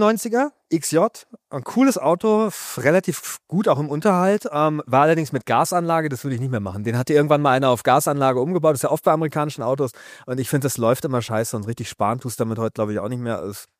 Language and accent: German; North Rhine-Westphalia, Germany; wie das in diesen Arbeitervierteln im Ruhrgebiet, ich komme ja auch aus der Nähe, wie das da aussah.